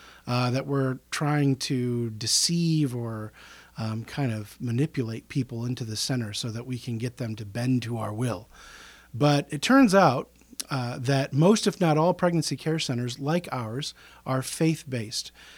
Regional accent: Elmira, New York, United States; I was raised in Elmira, New York. It's a couple hours north of us here in the southern tier of upstate New York.

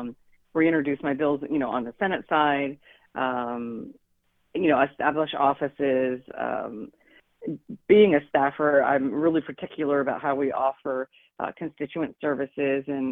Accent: Sunbury, Pennsylvania, United States; I was born and raised in Sunbury, born at the Sunbury Community Hospital

